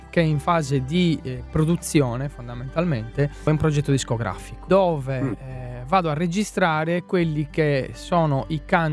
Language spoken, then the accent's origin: Italian; Nughedu San Nicolò, Sardinia, Italy; in sardo logudorese, che è il sardo del mio paese, Nughedu San Nicolò, vicino a Thierry, in provincia di Sassari.